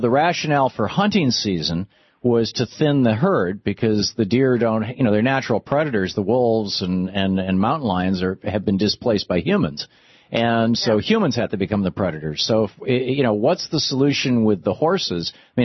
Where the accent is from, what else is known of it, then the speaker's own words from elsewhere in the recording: Michigan, United States; also born or lived in Vermont; if it's like when I grew up in Michigan, and when Louise and I lived in Vermont, everybody went hunting in the fall for deer.